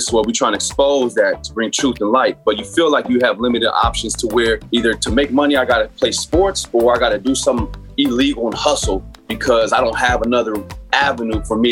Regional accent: San Bernardino, California, United States; I grew up in San Bernardino, which is inner city, much like Watts or Oakland, a lot of projects, a lot of poverty, and therefore a lot of the gangs.

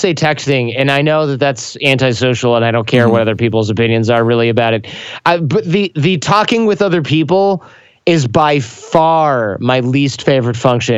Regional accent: Michigan, United States; Michigan. Oh, I grew up in Michigan.

